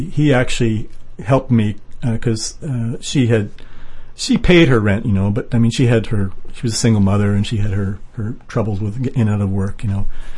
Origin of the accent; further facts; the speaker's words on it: Canada; now in Japan; I'm a Canadian living in Japan, buying something in Hawaii, you know.